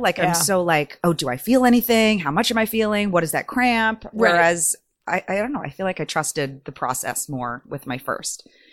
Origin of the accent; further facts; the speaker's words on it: Connecticut, United States; You know, we grew up in Connecticut, not in LA, so I think we got sort of a, you know, more normal childhood, more normal upbringing.